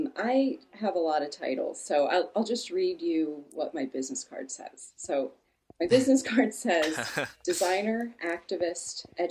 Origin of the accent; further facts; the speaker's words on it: Miami Beach, Florida, United States; And growing up in Miami Beach and never even really having touched a cow, I was pretty much the last student to go.